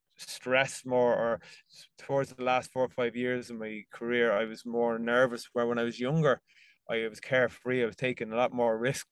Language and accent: English; County Meath, Ireland; I think, like, I'm from the Meath-Louth border. I'm on the Meath side. I'm not from Louth.